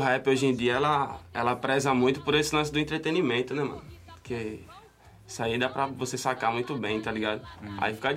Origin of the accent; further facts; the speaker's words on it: Northeast Region, Brazil; O que é que faz o cara pensar que eu vim do Nordeste de mula, mano, tá ligado?